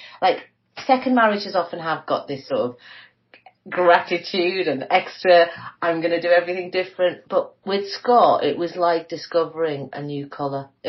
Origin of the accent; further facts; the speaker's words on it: India; being an Indian girl growing up, you don't dream of the big white wedding in the same way.